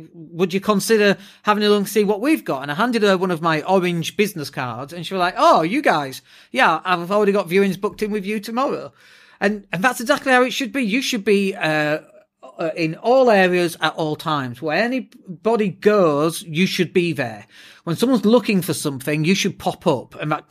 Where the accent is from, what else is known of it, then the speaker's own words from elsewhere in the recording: Yorkshire and the Humber, United Kingdom; I realise I'm from Yorkshire and I'm far too tight for that.